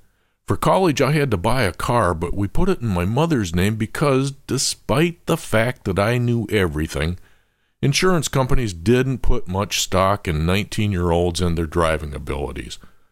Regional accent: Cedarville, Michigan, United States; I grew up in Cedarville, a small town in Upper Michigan.

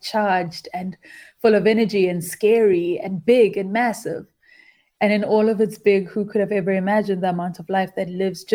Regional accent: Soweto, Gauteng, South Africa; I grew up in Soweto in a place called Protea North in Gauteng in Johannesburg. And we grew up in a place that I would first describe as brown.

